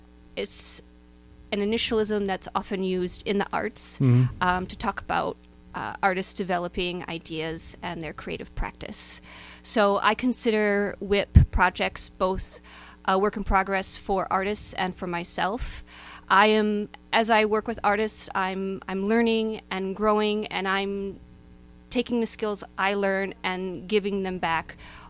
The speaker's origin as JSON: {"language": "English", "region": "Midwest", "country": "United States", "also_born_or_lived": "Queens", "lives_now": "Ulster County, United States", "said": "I came to the Hudson Valley in May after living in the city in Queens for 6 years. I'm originally from the Midwest, and now I live in Ulster County."}